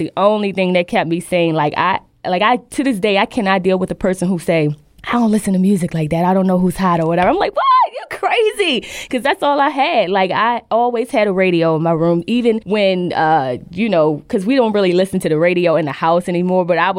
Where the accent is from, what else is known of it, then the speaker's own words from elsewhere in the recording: Baltimore, Maryland, United States; I was raised right here in Baltimore City, East Side. All over the city, actually.